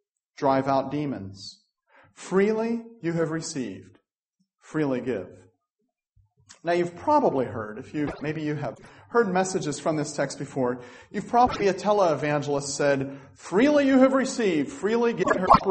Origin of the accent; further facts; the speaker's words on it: Scotland, United Kingdom; One of the neatest things about it for me, because I am a Scotsman, is the price.